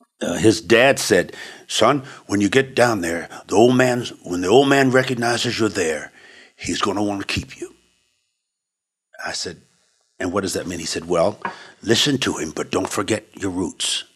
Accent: West Coast, United States; here I am from the West Coast, beaches and all that stuff, but I'd never skied

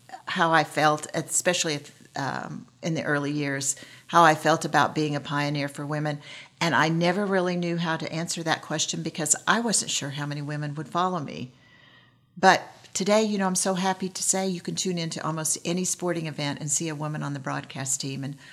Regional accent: Oklahoma, United States; I'm from Oklahoma.

